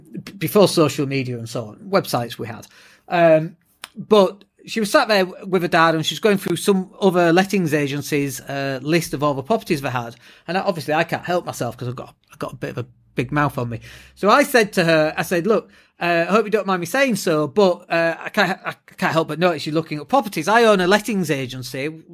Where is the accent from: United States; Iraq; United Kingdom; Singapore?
United Kingdom; Yorkshire and the Humber; I realise I'm from Yorkshire and I'm far too tight for that.